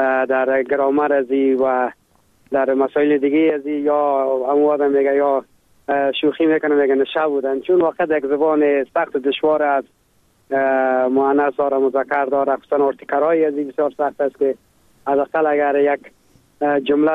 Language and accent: Persian; Afghanistan; now in Germany; در کلاس خود ما دو افغان دیگه هست